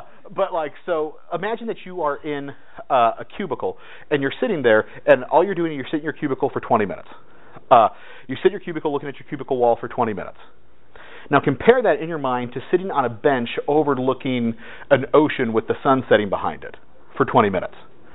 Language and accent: English; California, United States; So I'm from California, which is why if I have a weird accent, sorry, that happens.